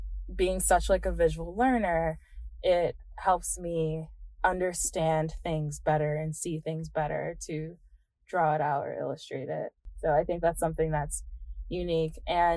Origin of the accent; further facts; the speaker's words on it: Chicago, Illinois, United States; I'm from Chicago, so it's